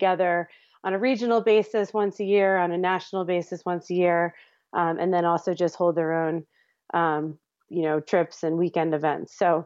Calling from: Truckee, California, United States; I'm reporting from my house right now in Truckee, California.

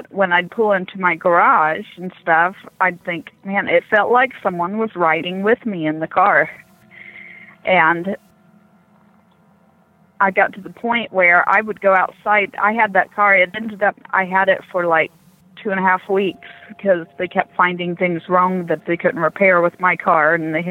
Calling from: San Antonio, Texas, United States; Okay, I'm calling from San Antonio.

